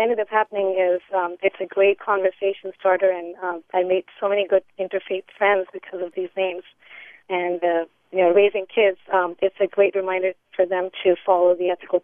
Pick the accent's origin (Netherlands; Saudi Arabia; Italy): Saudi Arabia; also born or lived in India; now in United States; I'm from India, but I grew up in Saudi Arabia. I was born and raised there